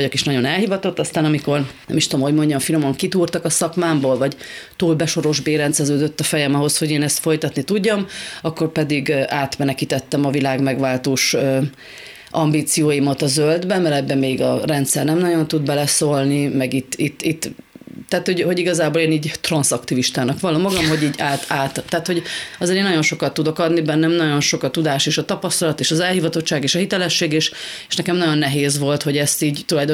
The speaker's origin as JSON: {"language": "Hungarian", "town": "Carei", "region": "Satu Mare County", "country": "Romania", "tie": "born or raised there", "said": "Abban az időben, ahol én felnőttem, Nagy Károlyban, ott nem volt szemét"}